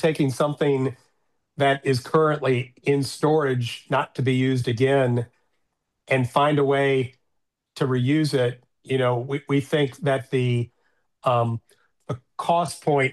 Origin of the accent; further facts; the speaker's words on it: Louisville, Kentucky, United States; now in Chicago, United States; I live in Chicago. I grew up in Louisville, Kentucky.